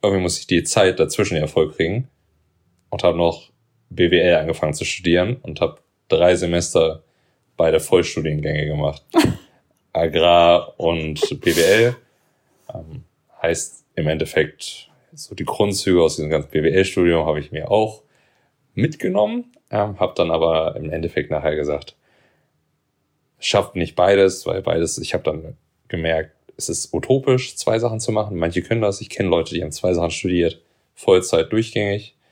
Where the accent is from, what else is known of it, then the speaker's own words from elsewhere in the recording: Göttingen, Lower Saxony, Germany; Ich komme aus der Nähe von Göttingen